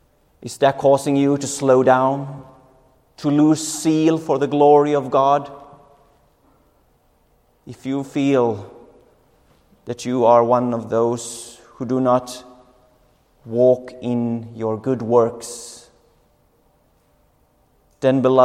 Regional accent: Finland; English is a second language; And I also pray for this country, this specific country, Finland, my home country.

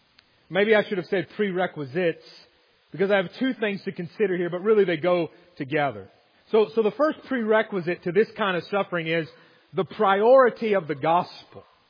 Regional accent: Arkansas, United States; And I'm from Arkansas.

